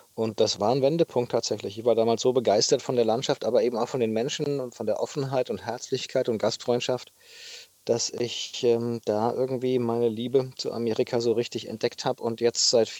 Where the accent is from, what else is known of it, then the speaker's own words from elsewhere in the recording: Hanau, Hesse, Germany; Das ist eine Radreise, die ich von meiner Heimatstadt Hanau in Hessen gestartet habe.